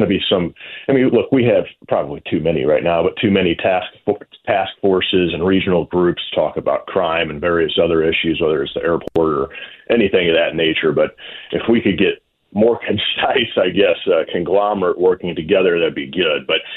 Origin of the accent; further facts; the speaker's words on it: Shrewsbury, Missouri, United States; You know, I grew up in Shrewsbury. Now I live in my District 96, obviously, in the Lindbergh School District area.